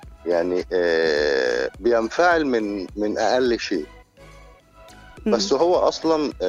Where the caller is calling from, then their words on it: Cairo, Cairo Governorate, Egypt; من القاهرة.